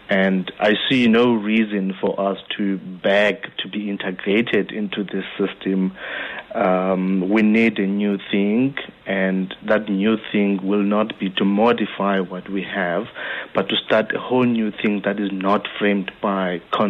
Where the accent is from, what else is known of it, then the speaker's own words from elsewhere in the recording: Guguletu, Western Cape, South Africa; If I grew up in Guguletu and in the villages in Whittle, and if I hadn't moved from there and now live in the suburbs